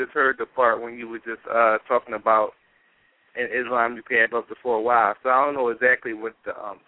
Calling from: Philadelphia, Pennsylvania, United States; calling from Philadelphia.

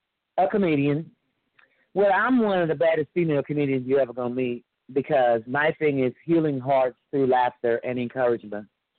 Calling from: Louisiana, United States; And I'm calling from Louisiana.

